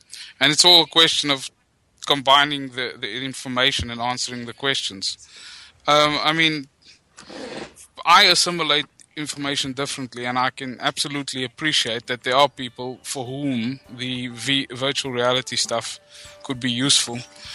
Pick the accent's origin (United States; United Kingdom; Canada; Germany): United Kingdom; Bromley, London; I'm from Bromley, southeast London.